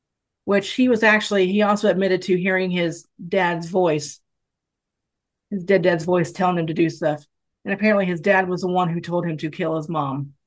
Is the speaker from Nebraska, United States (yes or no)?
no; Tennessee, United States; Because, I mean, I grew up in Tennessee with guns.